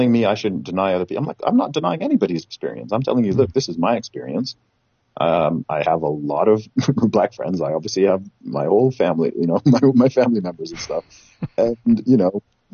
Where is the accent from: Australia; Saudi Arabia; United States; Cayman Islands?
Saudi Arabia; dude, I grew up in Saudi Arabia.